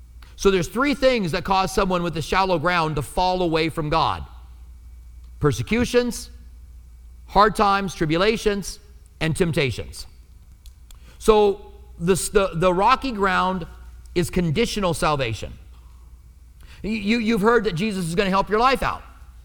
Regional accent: Iowa, United States; I'm from Iowa too, and I go back on vacations to farms. My family owned farms

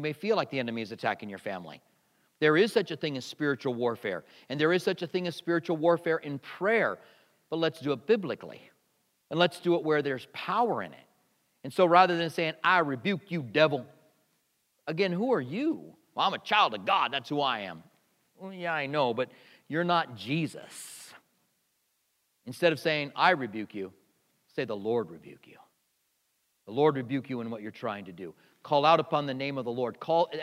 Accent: Albuquerque, New Mexico, United States; I grew up in Albuquerque.

